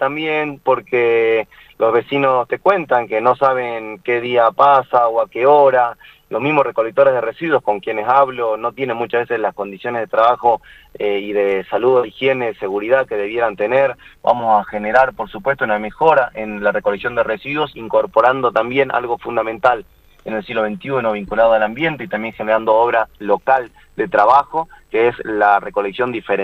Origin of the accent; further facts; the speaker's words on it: Vaqueros, Salta, Argentina; Vivo en Vaqueros, me crié en Vaqueros, y tengo los mismos problemas que tienen todos.